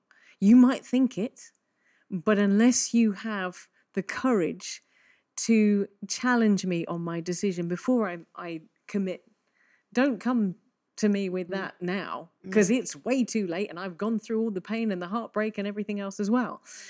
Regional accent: England, United Kingdom; But I'm English and we don't know what to say in any situation or circumstance.

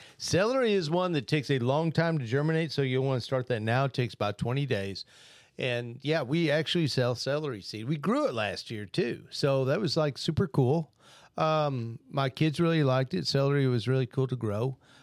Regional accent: Memphis, Tennessee, United States; Like I said, you know, I grew up in Memphis, and you have your collards and your mustard greens

